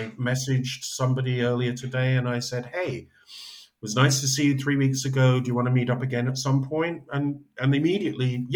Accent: San Diego, California, United States; And I said, well, we're from San Diego. We just literally moved here like a week and a half, 2 weeks ago from San Diego, California.

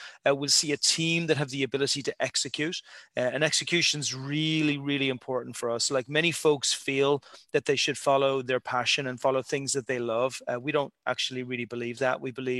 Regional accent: Ireland; now in Santa Monica, United States

